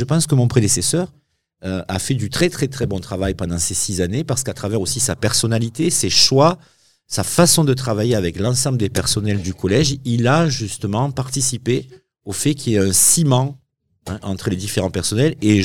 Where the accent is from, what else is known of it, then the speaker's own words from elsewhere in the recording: Alès, Occitanie, France; born there; also born or lived in Montpellier; je suis gardois à la base, hein, je suis né à Alès, et donc j'ai aussi beaucoup vécu à Montpellier